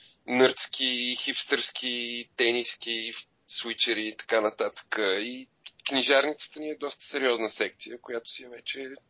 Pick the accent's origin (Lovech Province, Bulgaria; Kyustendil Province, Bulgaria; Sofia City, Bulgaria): Sofia City, Bulgaria; Sofia; съм израснал в квартал Изгрев в София.